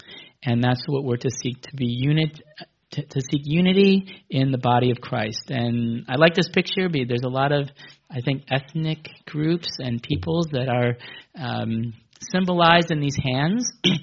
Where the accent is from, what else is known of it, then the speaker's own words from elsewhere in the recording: the North, United States; Northerners like myself, and we have people who are Southerners and part of Southern culture, and we're American, we're culturally American, but there are differences.